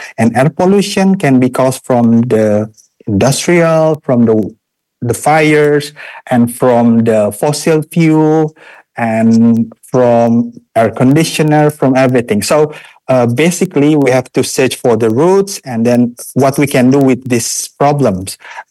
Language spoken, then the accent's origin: English; Jakarta, Indonesia; But when I come back to Jakarta, my hometown, I always get irritation in my throat.